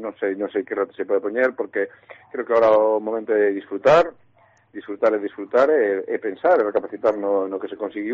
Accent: Burela, Galicia, Spain; Non teño máis que palabras de agradecemento, son de Burela, e sei o que significa isto.

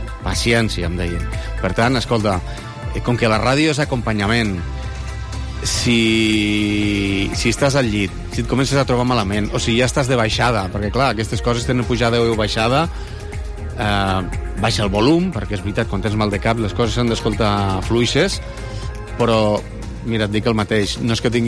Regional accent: Lleida, Catalonia, Spain; no és com a lleidatà, no és una d'aquestes coses que t'agrada llegir de la teva ciutat

